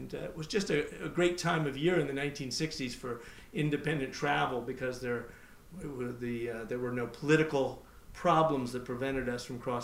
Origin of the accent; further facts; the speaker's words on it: Beirut, Beirut Governorate, Lebanon; I grew up in Beirut, Lebanon, where my father was a teacher. He taught theology at a Protestant seminary. American family, but we grew up overseas.